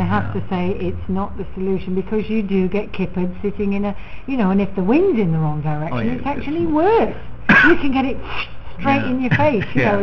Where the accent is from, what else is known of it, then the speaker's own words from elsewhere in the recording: Bristol, South West England, United Kingdom; campaigning for smoke-free areas in Bristol, in my hometown.